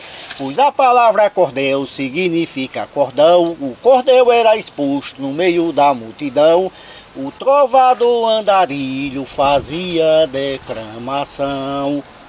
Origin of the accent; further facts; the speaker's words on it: Moita Bonita, Sergipe, Brazil; Eu sou lá de Moita Bonita, Sergipe.